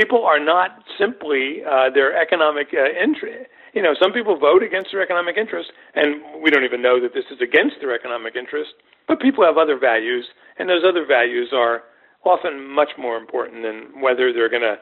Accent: New Jersey, United States; now in Missouri, United States; even though I live and work in Missouri, and I'm born and raised in New Jersey, you know.

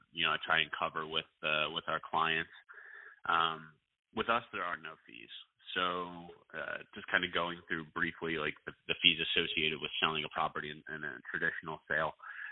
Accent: Maryland, United States; And because we're both, my business partner Jeff and I are both born and raised in Maryland, we know this market very well.

